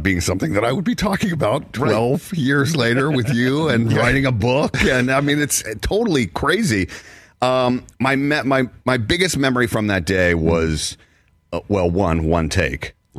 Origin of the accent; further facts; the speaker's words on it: the South, United States; This is not something I'm from the South.